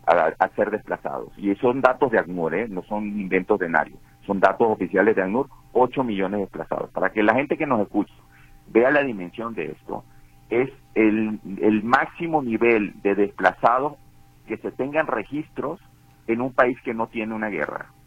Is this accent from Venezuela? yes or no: yes; Venezuela; moved away; yo soy de origen venezolano, mi infancia estuvo en Venezuela, era un país tremendamente rico.